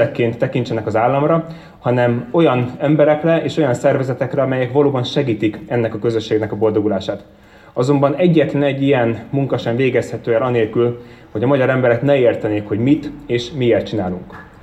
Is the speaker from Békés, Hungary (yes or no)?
yes; Sarkad, Békés, Hungary; also born or lived in Cluj-Napoca, Romania; Bár Kolozsváron születtem, Szegeden végeztem az egyetemet, Budapesten váltam politikussá, de Sarkadon váltam emberré.